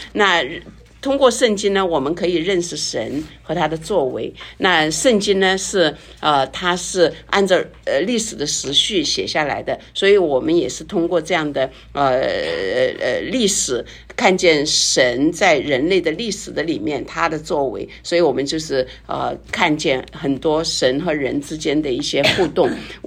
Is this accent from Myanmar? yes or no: no; China; moved away as an adult; 像我们从大陆来，特别我因为在中国大陆 读完大学然后来这边的时候